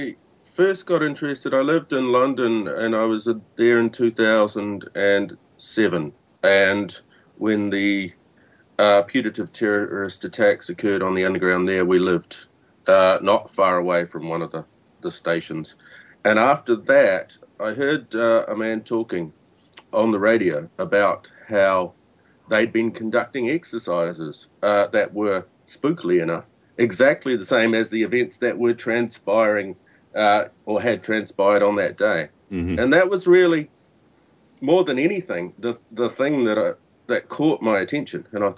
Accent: New Zealand; born there; Well, first thing to say is I'm not actually from Australia. I'm a New Zealander by birth.

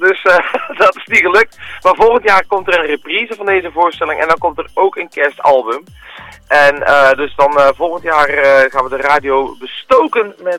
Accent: Belgium; now in Netherlands; Ik ben zelf een Belg en ik woon al zo lang in Nederland.

